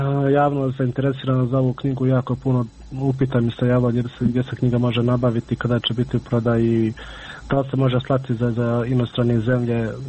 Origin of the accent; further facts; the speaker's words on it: Miljevina, Republika Srpska, Bosnia & Herzegovina; mi smo svi gore iz Miljevine.